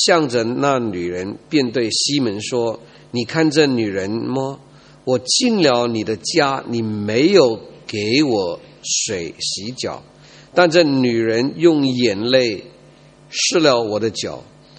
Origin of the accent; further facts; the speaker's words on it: Guangdong, China; 我们广东人呢，有就是很好客的